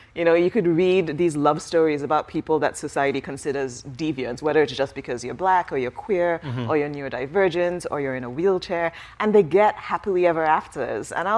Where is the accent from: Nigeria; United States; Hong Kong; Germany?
Nigeria; So I started reading romance novels when I was a kid, growing up in Nigeria.